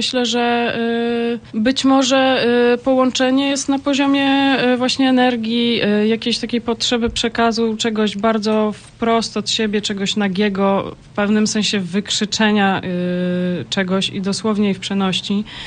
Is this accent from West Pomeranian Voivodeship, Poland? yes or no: no; Warsaw, Masovian Voivodeship, Poland; Nie, jesteśmy z Warszawy.